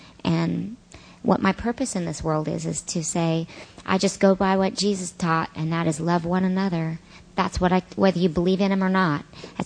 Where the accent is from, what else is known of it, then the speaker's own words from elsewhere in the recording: Bible Belt, United States; growing up in the Bible Belt, there's lots of things that I don't believe anymore